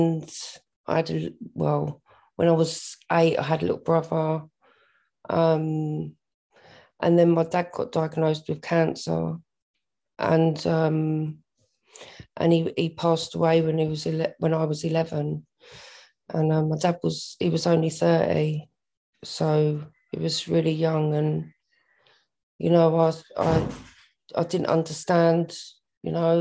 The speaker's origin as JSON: {"language": "English", "town": "Tulse Hill", "region": "London", "country": "United Kingdom", "tie": "born or raised there", "said": "I grew up in South London in Tulse Hill."}